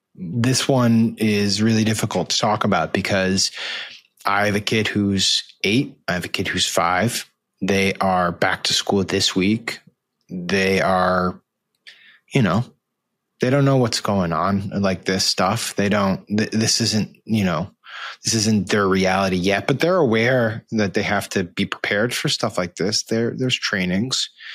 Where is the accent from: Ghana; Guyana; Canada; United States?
United States; Connecticut; I'm from Connecticut. I'm from about 40 minutes outside of Newtown, Connecticut, which was the site of the Sandy Hook shooting.